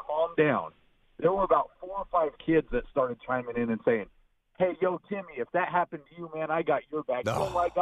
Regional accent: Colorado, United States; So, listen, I'm in Arizona, but like I said before, born and raised in Colorado, Rockies fan since 93.

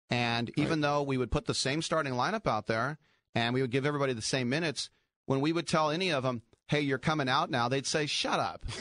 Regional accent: Richmond, United States; George, in my hometown of Richmond.

